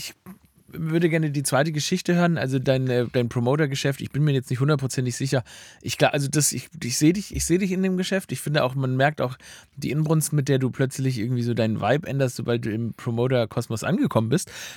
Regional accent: Stuttgart, Baden-Württemberg, Germany; ich bin in Stuttgart aufgewachsen.

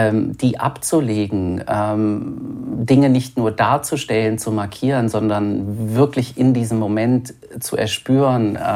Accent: Düsseldorf, North Rhine-Westphalia, Germany; Ich bin in Düsseldorf aufgewachsen, was ja nur 30 Kilometer entfernt ist von Wuppertal

